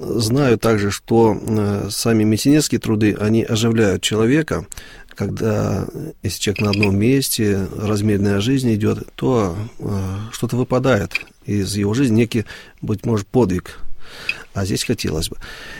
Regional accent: Kazakhstan; born there; я сам родился в Казахстане, и мне, ну, близок этот менталитет, этот народ. Среди казахов было множество друзей.

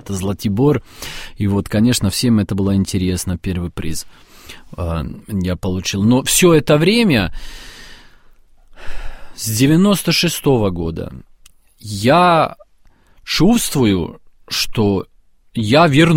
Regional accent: Serbia; Russian is a second language; Неважно, я поехал из Сербии, это как бы из моего родного города, из моей отчизны, и приехал тоже как бы в мою отчизну.

